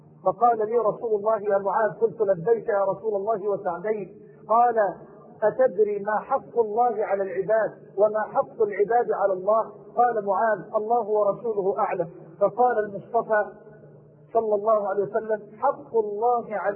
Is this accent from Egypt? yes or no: yes; Cairo, Cairo Governorate, Egypt; والله يا إخوة لقد دعاني إخوانكم في منطقة المعادي عندنا في القاهرة